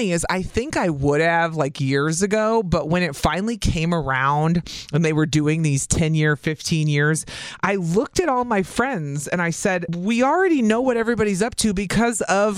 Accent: Illinois, United States; I grew up in Southern Illinois. I don't run into people in the grocery store from high school.

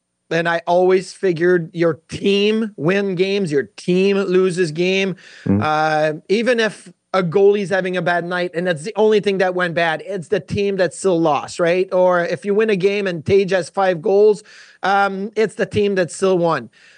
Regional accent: Latvia; Desires is adding an S on everything like I usually do because I'm from Latvia.

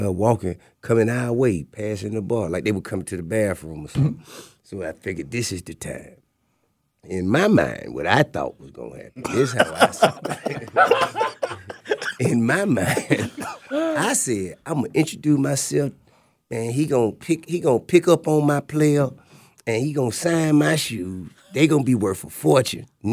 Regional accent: Bankhead, Georgia, United States; Man, I'm from Bankhead, shout.

